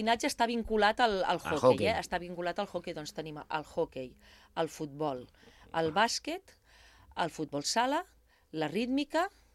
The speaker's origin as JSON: {"language": "Catalan", "town": "Sant Sadurní d'Anoia", "region": "Catalonia", "country": "Spain", "tie": "born or raised there", "also_born_or_lived": "Martorell", "said": "jo anava a l'escola a Sant Sadurní de ben petita, o sigui, jo em sento més de Sant Sadurní que de Martorell. Jo vaig néixer a Martorell, però sempre he anat a l'escola a Sant Sadurní"}